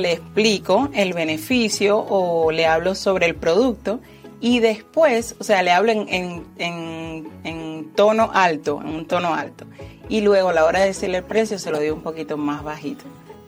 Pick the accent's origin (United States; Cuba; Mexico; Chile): Cuba; moved away; Yo soy cubana. Llegué aquí en el 2014.